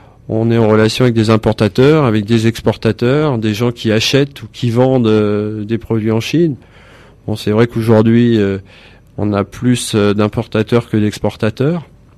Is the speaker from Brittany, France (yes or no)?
yes; Brittany, France; je suis breton d'origine